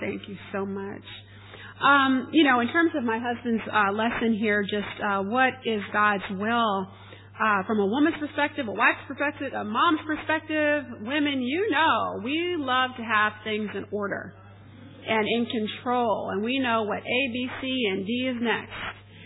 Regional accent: United States; accent: American; because obviously I'm from America, so I've got the American accent.

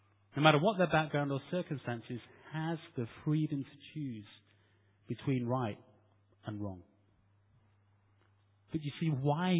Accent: Stockport, North West England, United Kingdom; And I'm from Manchester, South Manchester, Stockport.

